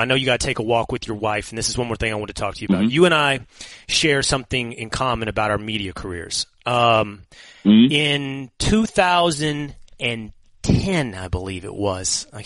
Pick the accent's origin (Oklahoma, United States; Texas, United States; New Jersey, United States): Texas, United States; I grew up deer hunting in Texas, and I did not like it